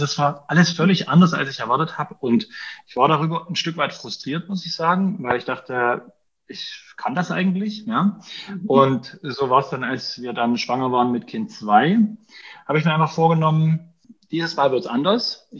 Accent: Dresden, Saxony, Germany; ich komme praktisch aus Dresden. Ich wohne hier mit meiner Frau und unseren 4 Kindern.

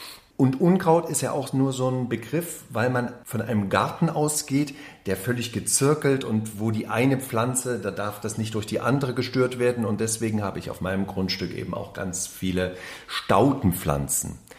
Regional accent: East Germany, Germany; Wir haben es im Osten genauso gemacht. Ja, weil wir hatten gar nicht so viel. Man hat sich ja privat getroffen bei uns im Osten.

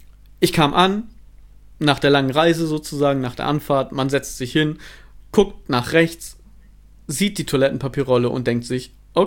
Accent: Lower Saxony, Germany; Sieht ein bisschen da so aus wie bei uns in Ostfriesland, nur mit Bergen.

